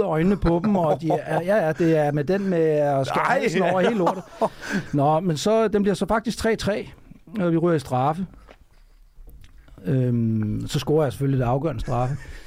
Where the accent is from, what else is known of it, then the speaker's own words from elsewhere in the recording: Hvidovre, Capital Region of Denmark, Denmark; jeg er fra Hvidovre, skal måske lige nævnes.